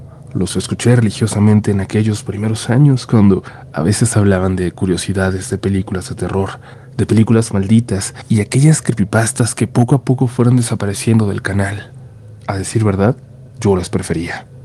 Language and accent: Spanish; Chihuahua, Mexico; now in Ciudad Juárez, Mexico; Yo soy de Chihuahua, de la capital, pero cuando decidí irme a vivir con mi ahora esposo, en aquel entonces mi novio, él me propuso movernos a la frontera